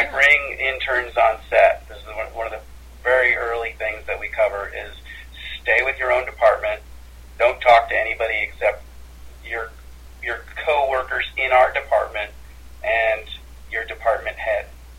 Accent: Manhattan, New York, United States; Ali Sheedy was my next-door neighbor growing up in Manhattan, a small island off the Jersey Shore.

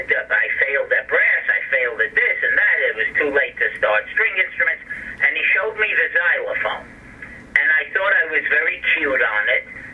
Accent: Brooklyn, New York, United States; But growing up in Brooklyn, when they saw

